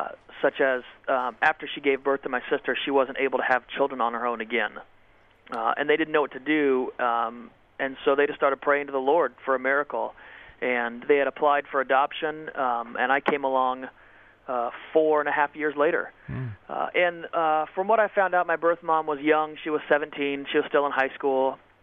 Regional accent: California, United States; the group I grew up with in California, the skateboarders, the surfers, the guys that drive hot rods

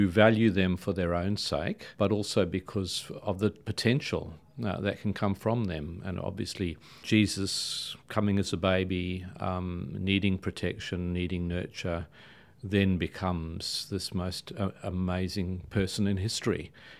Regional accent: South Africa; Well, you know, I'm a bit of a nomad. I come from South Africa. I haven't stayed in one place all that long.

